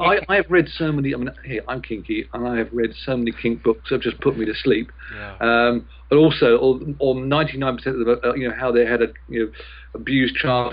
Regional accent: London, United Kingdom; this may surprise you, but I'm actually English. Get out. Yeah, I know. It's always a killer, that one. Born and bred in London

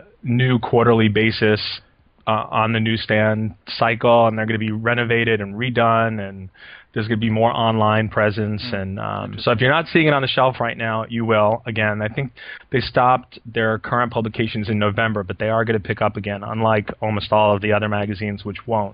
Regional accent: Brooklyn, New York, United States; born there; also born or lived in New Jersey / South Carolina / Atlanta; now in San Francisco, United States; I was born in Brooklyn

